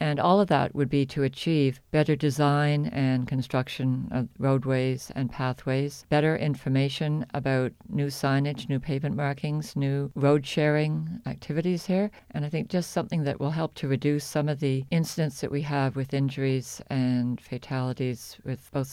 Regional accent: Canada; moved away as an adult; No, I'm from Canada.

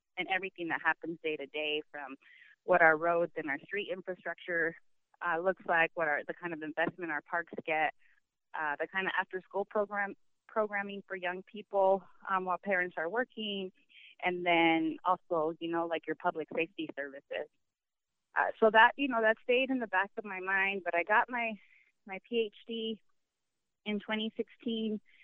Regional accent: Tucson, Arizona, United States; I was born and raised here in Tucson. My parents actually lived in the Greenview Apartments in Barrio Sobaco when I was born. So I've grown up on the west side and the south side for the majority of my life

